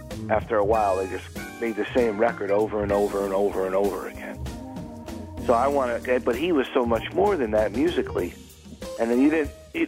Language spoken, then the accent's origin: English; Philadelphia, Pennsylvania, United States; So we took the train, because I'm from Philly. We lived in Philly.